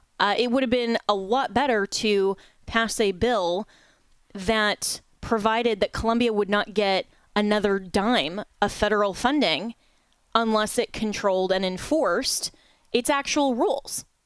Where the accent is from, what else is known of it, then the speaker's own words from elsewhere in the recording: Florida, United States; University of Florida, here in my home state of Florida